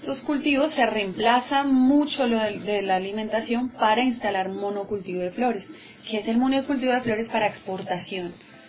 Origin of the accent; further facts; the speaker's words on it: Colombia; accent: Colombian; mi tonada que efectivamente no es argentina, es más colombiana